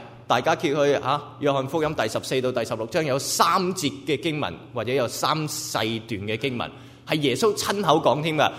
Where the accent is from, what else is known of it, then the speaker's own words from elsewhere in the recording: Hong Kong; 我細個喺香港最巴閉嘅嗰個，即係喺香港打劫嗰個案件